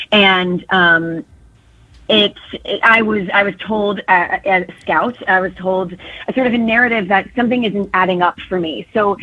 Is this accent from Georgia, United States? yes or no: yes; Georgia, United States; Well, I think that I grew up, you know, as I said, I'm from Georgia originally